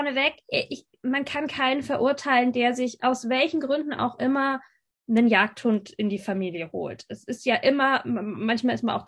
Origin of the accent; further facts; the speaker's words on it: Erlangen, Bavaria, Germany; Ich komme aus Erlangen bei Nürnberg, arbeite da als Hundetrainerin, Dozentin und Autorin.